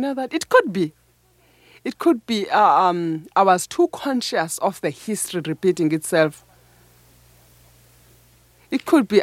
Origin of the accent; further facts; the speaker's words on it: Cofimvaba, Eastern Cape, South Africa; working as a physiotherapist in a hospital in Gofimvaba, that is my hometown.